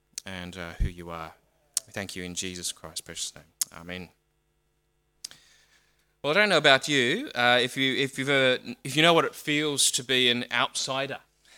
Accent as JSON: {"language": "English", "region": "Queensland", "country": "Australia", "said": "And I'm like, what's that? I'm from Queensland."}